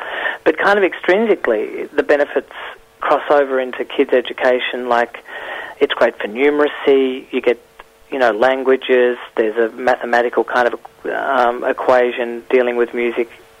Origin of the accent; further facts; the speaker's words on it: Ballarat, Victoria, Australia; I grew up in Ballarat, and so there was always kind of soirees happening at our place.